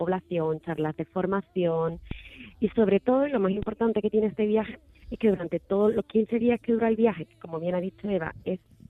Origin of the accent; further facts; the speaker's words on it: Seville, Andalusia, Spain; moved away as an adult; Después de estar 5 años viajando por el mundo, una vez que salí de Sevilla, pues hay cosas que ves que te gustan, otras que te gustan menos.